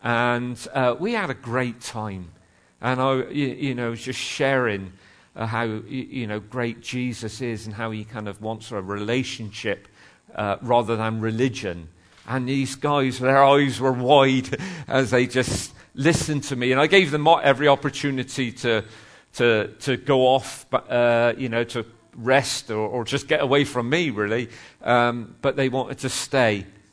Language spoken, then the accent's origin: English; Bristol, South West England, United Kingdom; I come from South Bristol. We don't speak the Queen's English.